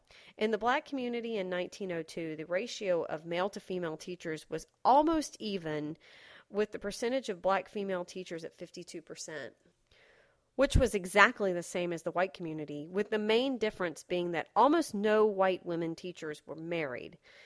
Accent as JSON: {"language": "English", "town": "Raleigh", "region": "North Carolina", "country": "United States", "tie": "born or raised there", "said": "Wake County, North Carolina. This is the Raleigh area, which I consider my hometown, by the way"}